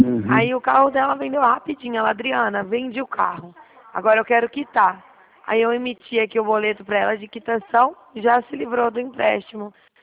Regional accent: Dracena, São Paulo, Brazil; Eu estava meio desconfiado, que eu não sou daí da cidade, né? Que eu sou aqui de Dracena.

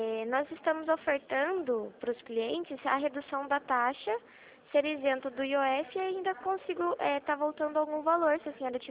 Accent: Rio Claro, São Paulo, Brazil; Eu sou daqui de Rio Claro mesmo.

